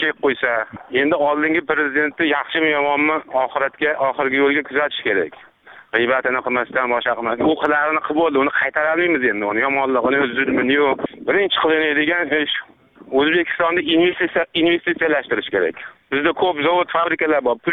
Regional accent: Kokand, Fergana Region, Uzbekistan; men Qo'qondanman

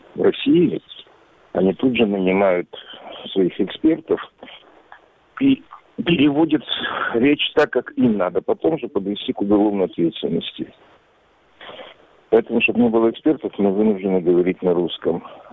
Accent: Crimea, Ukraine; я из Красобугара, из Крыма.

